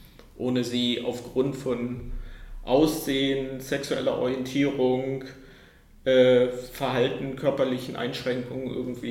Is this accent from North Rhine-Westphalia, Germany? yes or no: no; Spremberg, Brandenburg, Germany; now in Hannover, Germany; ich komme ja aus der Lausitz, da hatte ich dann 2011 gedacht, kannst du ja mal von Hannover mit dem Fahrrad zu deinen Eltern fahren in die Lausitz.